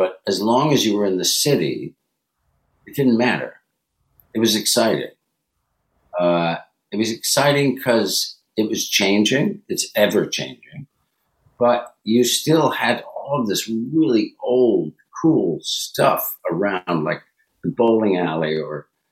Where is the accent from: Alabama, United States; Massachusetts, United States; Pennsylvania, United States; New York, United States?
New York, United States; Westchester; I grew up in Westchester. I grew up only 50 miles away from New York.